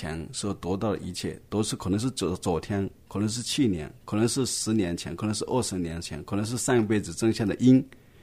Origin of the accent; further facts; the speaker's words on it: Chaozhou, Guangdong, China; 那我们潮州话有一句话，蛮有意思的